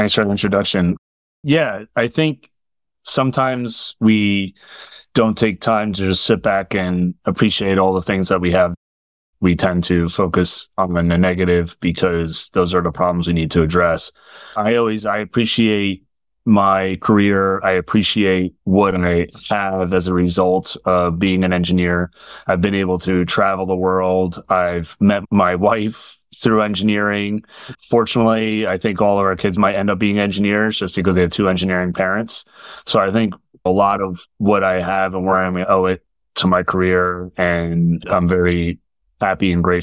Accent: New York, United States; So I'm born and raised in New York. I spent my formative years up in the suburbs of the city up in Orange County. Went to school up here.

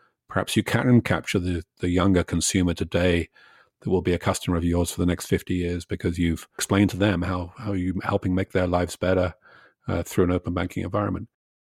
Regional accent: Canada; The principle is, as a Canadian, I own my data.

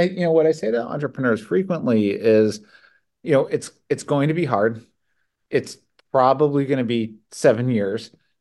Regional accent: Connecticut, United States; like growing up in Connecticut, it was kind of like somewhat a culture of you can't, or here's why it'll fail.

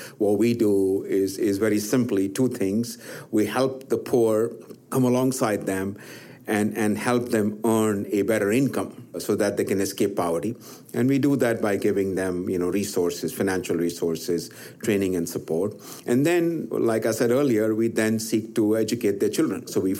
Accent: India; I grew up in India, and we didn't have much

